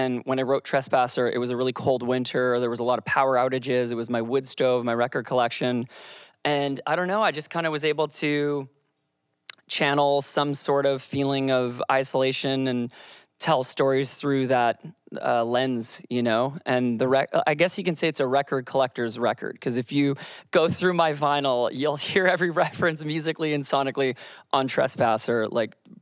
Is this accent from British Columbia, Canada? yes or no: yes; Victoria, British Columbia, Canada; I grew up in Victoria, BC